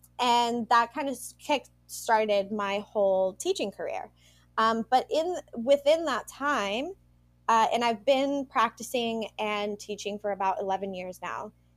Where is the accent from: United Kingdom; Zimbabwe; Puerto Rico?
Puerto Rico; raised on the island, was not born on the island, but my parents raised me there. Both of them were born and raised in Puerto Rico.